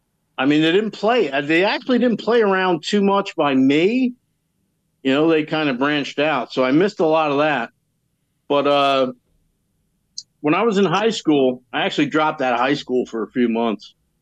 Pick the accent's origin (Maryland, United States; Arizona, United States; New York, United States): New York, United States; Chester; I'm actually from Chester, New York.